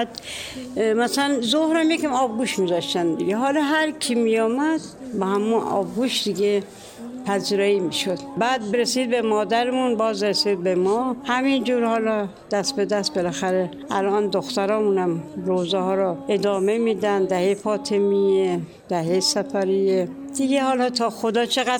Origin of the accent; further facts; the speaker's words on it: Mashhad, Razavi Khorasan, Iran; born there; متولد مشهدم.